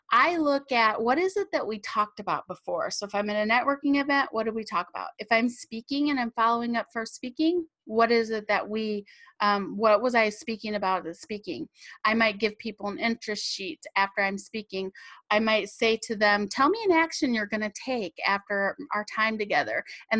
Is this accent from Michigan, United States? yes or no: yes; Michigan, United States; when I grew up in Michigan, I was in a pageant when I was in high school